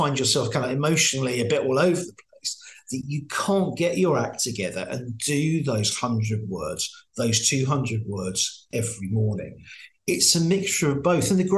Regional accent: Margate, South East England, United Kingdom; I grew up in Margate when it was no good, when it wasn't as fashionable as it is now.

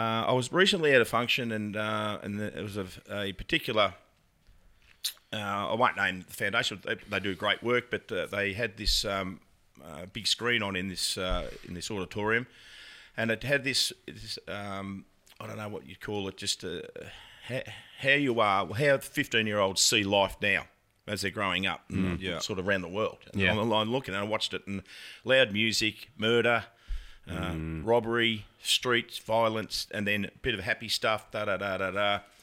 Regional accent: Preston, North West England, United Kingdom; I was born and bred in West Preston, and I went to local St. Ralph's and also down to Sacred Heart in Preston, and then across the road to Morris Brothers Preston

